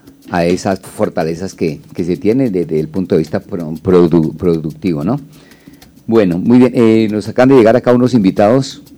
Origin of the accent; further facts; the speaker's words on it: Santa Rosa de Viterbo, Boyacá, Colombia; somos dos los hijos adoptivos del Meta, pues orgullosamente también soy del departamento de Boyacá, Santa Rosa de Viterbo, y llevo 10 años acá con la Corporación Universitaria del Meta.